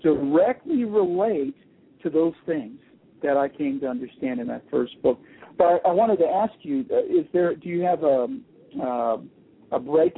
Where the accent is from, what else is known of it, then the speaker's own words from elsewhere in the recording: California, United States; I'm from Southern California.